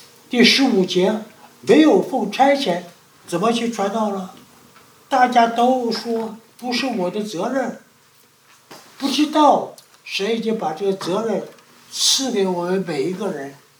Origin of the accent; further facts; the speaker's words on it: China; 像我们中国人，很多人只知道信佛，只知道信道教什么啊等等等等